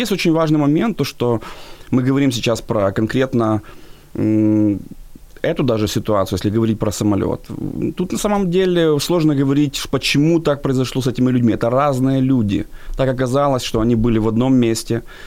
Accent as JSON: {"language": "Russian", "town": "Mykolaiv", "region": "Mykolaiv Oblast", "country": "Ukraine", "said": "Вот, я сам из Николаева, у нас есть свой мэр"}